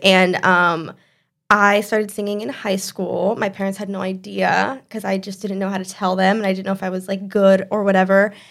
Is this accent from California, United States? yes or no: yes; California, United States; now in Los Angeles, United States; I'm originally from the Bay Area.